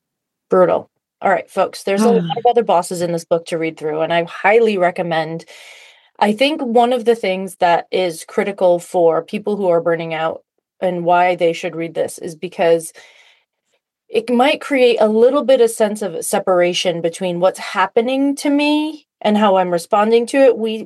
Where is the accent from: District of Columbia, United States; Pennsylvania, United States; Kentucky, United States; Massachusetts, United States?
Massachusetts, United States; Fall River; now in New Jersey, United States; Oh, I'm a Massachusetts girl too.